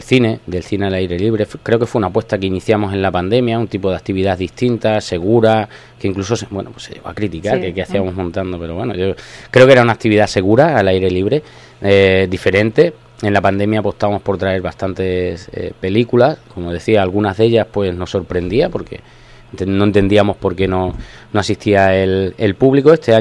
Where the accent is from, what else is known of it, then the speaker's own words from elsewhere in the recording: Valdencín, Extremadura, Spain; como me siento que soy al final vecino de Torrejoncillo y Valdencín, ¿no?, me crié allí en Valdencín